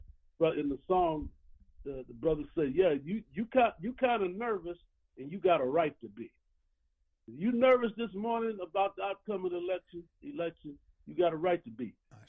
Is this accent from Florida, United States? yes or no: yes; Sanford, Florida, United States; born there; also born or lived in Caruthersville, Missouri; now in Milwaukee, United States; I was born in Jim Crow in Sanford, Florida, in 1950. I lived in Caruthersville, Missouri, for a couple of years before we came to Milwaukee.